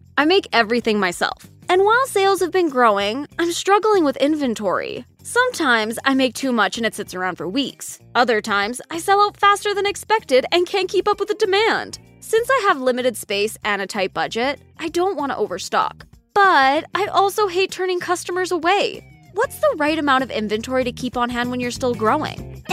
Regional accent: St. Paul, Minnesota, United States; Hey, Chris … from St. Paul, Minnesota.

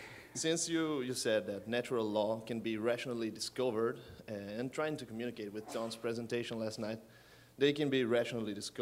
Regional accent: Brazil; I'm from Brazil.

